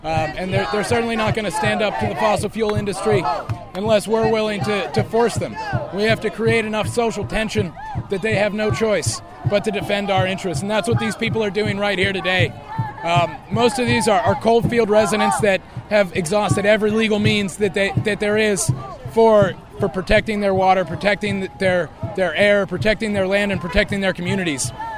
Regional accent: West Virginia, United States; as I'm originally from West Virginia.

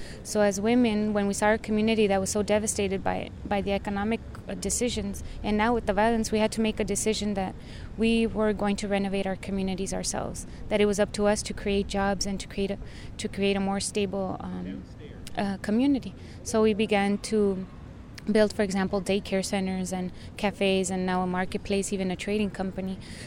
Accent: El Paso, Texas, United States; We're from El Paso, Texas.

